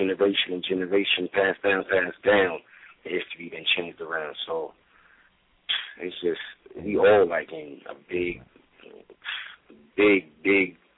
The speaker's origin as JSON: {"language": "English", "region": "New York", "country": "United States", "said": "just because I'm from New York like them, don't mean I'm trying to do it like them."}